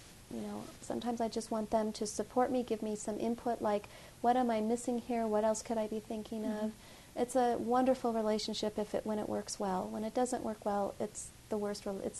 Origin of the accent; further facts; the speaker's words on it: Colorado, United States; I was from Colorado and wanted to return to Colorado, and this was sort of the area we wanted to come back to.